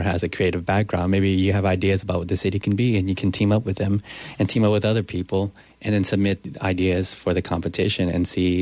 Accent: New Iberia, Louisiana, United States; Well, you know, I grew up in New Iberia, and when you think of New Iberia, you really don't think urban space or urban places, right?

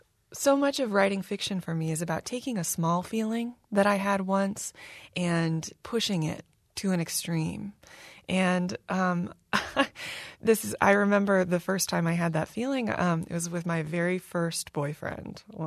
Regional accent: Kentucky, United States; I actually, the first house that we ever lived in where I grew up in Kentucky, there was a historic house nearby.

